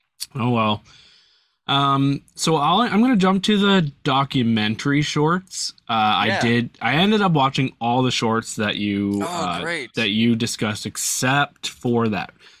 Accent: Canada; And I'm Canadian, so like a lot of this is just right over my head.

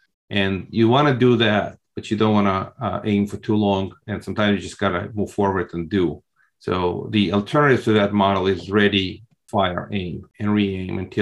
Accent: Russia; English is a second language; now in United States; I come from Russia with love, as in James Bond. Well, originally I immigrated to the United States in 1989. It was still the Soviet Union.

